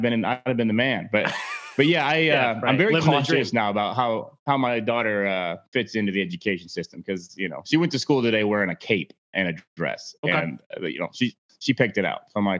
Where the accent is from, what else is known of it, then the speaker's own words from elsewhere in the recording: Indiana, United States; I came from Indiana where I can remember the first examples of entrepreneurialism.